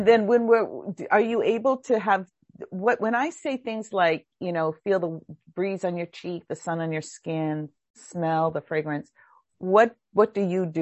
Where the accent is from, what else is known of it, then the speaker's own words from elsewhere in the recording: Hawaii, United States; because I grew up in Hawaii and we don't really have meadows.